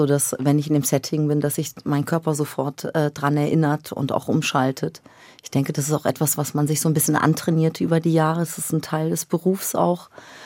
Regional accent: Baden-Württemberg, Germany; also born or lived in Nordenham, Lower Saxony; da war ich, genau, ich war 7, wie wir dann nach Baden-Württemberg gezogen sind.

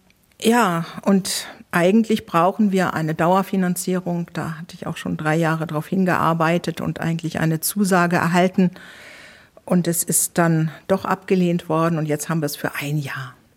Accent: Hamburg, Germany; Also ich bin Hamburgerin, ich bin groß geworden mit Theater.

